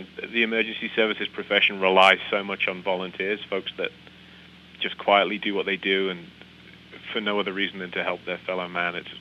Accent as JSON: {"language": "English", "country": "United Kingdom", "moved": "as an adult", "lives_now": "Colorado, United States", "said": "as you probably are getting a hint of an accent as I speak, I hail from the United Kingdom, from Great Britain, and I came here to the States in 1999. I've lived in Colorado ever since."}